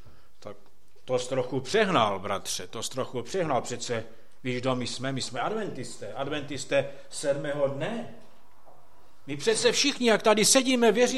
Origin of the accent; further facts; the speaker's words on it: Lipník nad Bečvou, Olomouc Region, Czechia; že jsem Čech a že můj domov je tam někde Morávák třeba, že jsem a že můj domov je v Lipníku.